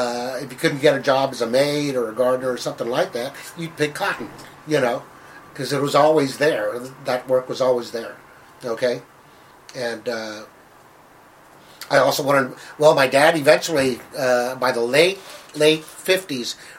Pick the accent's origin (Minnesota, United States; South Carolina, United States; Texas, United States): Texas, United States; San Diego; I was born in San Diego, Texas, back in 1953, on November 12th. My parents are from that area as well.